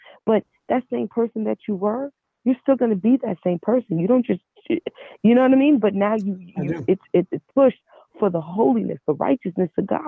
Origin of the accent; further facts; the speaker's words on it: Charlotte, North Carolina, United States; Like, I grew up in Charlotte because my dad was on the run for murder.